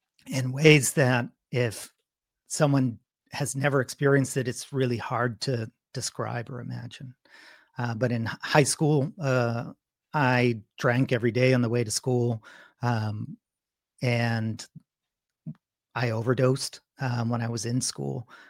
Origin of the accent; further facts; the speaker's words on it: Connecticut, United States; I grew up in Connecticut. My parents moved our family to a rural area, rural meaning that I believe that there were more cows than farms.